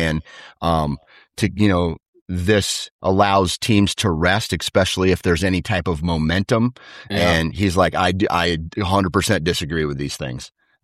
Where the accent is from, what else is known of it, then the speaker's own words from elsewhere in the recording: United States; Mostly because I'm American